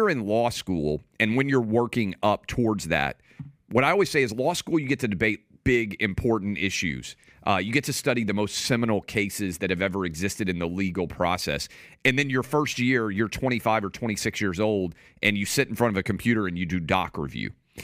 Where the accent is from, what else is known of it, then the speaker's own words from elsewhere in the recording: Nashville, Tennessee, United States; also born or lived in U.S. Virgin Islands; I grew up in Nashville, went to George Washington in D.C., went to Vanderbilt Law School, graduated, moved to the Caribbean.